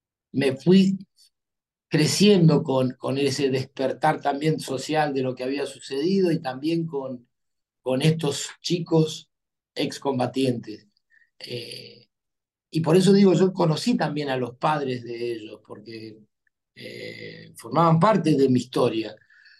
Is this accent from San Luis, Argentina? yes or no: yes; San Luis, Argentina; moved away as an adult; now in Buenos Aires, Argentina; yo soy de San Luis, capital, y bueno, allá por mediados de los 80, tomé la decisión de venirme a estudiar actuación a Buenos Aires